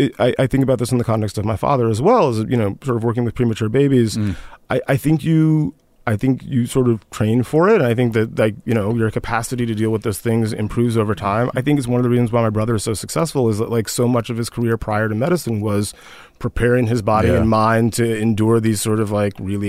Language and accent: English; Columbus, Georgia, United States; also born or lived in Hawaii / Texas / Kansas / Germany; I was an Army brat. So I was born in Hawaii and like lived in Texas and Kansas and Germany for 3 years when I was very young. But we moved to Columbus, Georgia, which is where my dad...